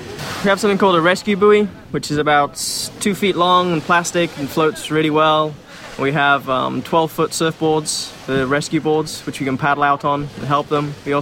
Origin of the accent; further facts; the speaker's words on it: England, United Kingdom; moved away as an adult; now in Miami Beach, United States; I'm a lifeguard on Miami Beach. Yeah, I came over from England and I got married